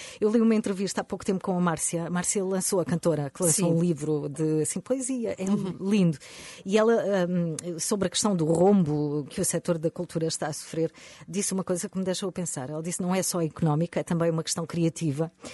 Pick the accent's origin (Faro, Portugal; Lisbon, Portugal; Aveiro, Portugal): Faro, Portugal; Albufeira; Eu sou lá perto, Albufeira.